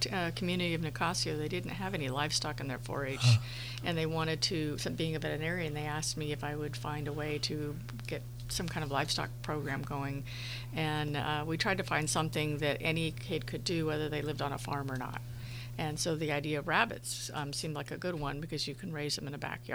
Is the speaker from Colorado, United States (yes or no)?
no; Sonoma, California, United States; I grew up in Sonoma, actually.